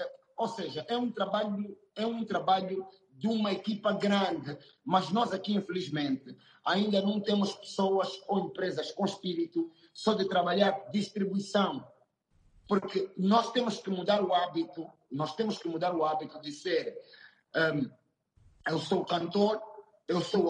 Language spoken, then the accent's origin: Portuguese; Angola; eu não sou de Luanda, eu sou de Cabinda Ocunene